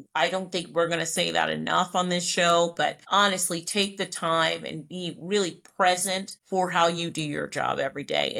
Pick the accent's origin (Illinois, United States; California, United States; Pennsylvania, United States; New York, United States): Pennsylvania, United States; Philadelphia; I don't know, I'm from Philly.